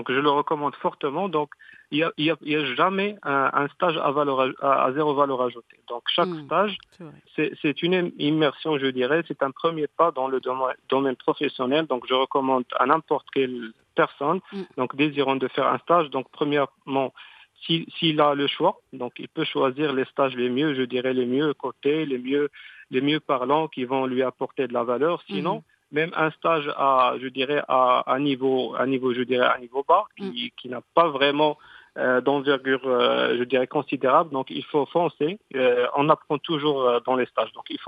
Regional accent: Morocco; Donc moi, je suis un pur produit marocain.

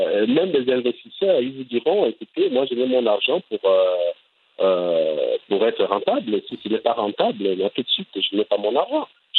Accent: Libreville, Estuaire, Gabon; je suis de Libreville

